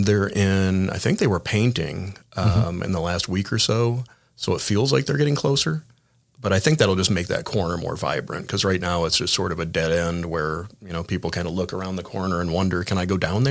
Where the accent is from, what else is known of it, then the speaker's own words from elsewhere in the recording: Ireland; I'm Irish, so the idea of a restaurant bar sounds fantastic